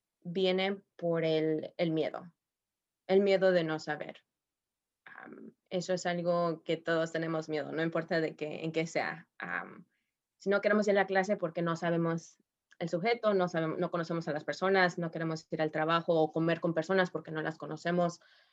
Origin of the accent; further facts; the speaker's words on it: Texas, United States; born there; mis papás son de la Ciudad de México, yo soy nacida en Texas.